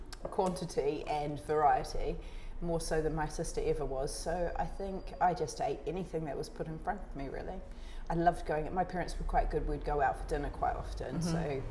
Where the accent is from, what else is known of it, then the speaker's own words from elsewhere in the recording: New Zealand; Oh yeah, 80s. What did we grow up on?